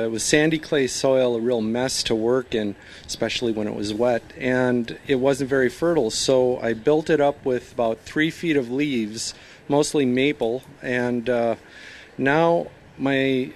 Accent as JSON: {"language": "English", "town": "Madison", "region": "Wisconsin", "country": "United States", "said": "I'm from Madison, Wisconsin."}